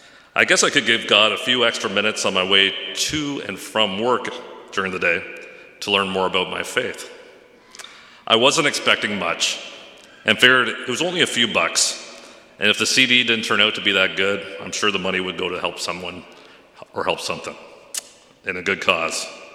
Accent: Chatham-Kent, Ontario, Canada; I was born and raised here in Chatham, Kent, to … lived in Raleigh Township. I grew up on a farm with my sister and two brothers

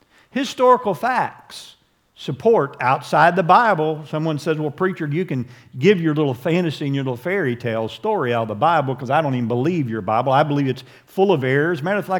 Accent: Ohio, United States; As you all know, I'm from Ohio.

